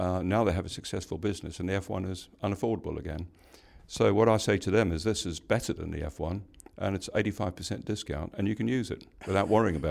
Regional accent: Durban, KwaZulu-Natal, South Africa; born there; Durban, yes, I was born

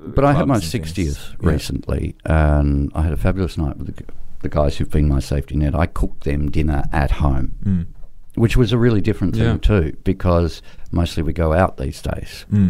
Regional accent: South Australia, Australia; Because I grew up in South Australia.

